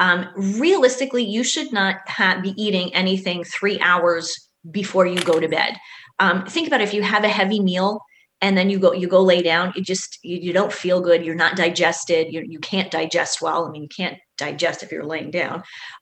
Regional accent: New York, United States; also born or lived in New Jersey; it never bothered me when I lived in New Jersey and when I grew up in New York, noise was not a big deal.

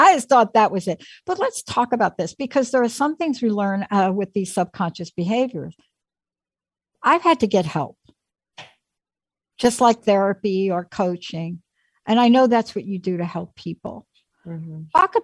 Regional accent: New York City, New York, United States; I grew up in the Bronx. So sports was stickball, manhole to manhole.

